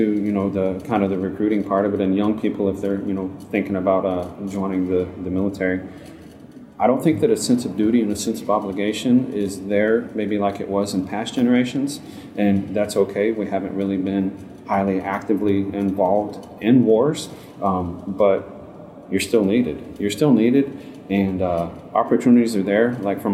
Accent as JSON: {"language": "English", "region": "Texas", "country": "United States", "said": "I'm from Texas, so I enjoyed being there."}